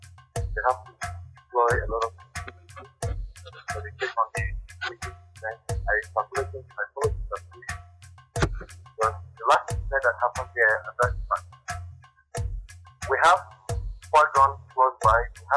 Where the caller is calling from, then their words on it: Kaduna State, Nigeria; I'm calling from Jama Local Government.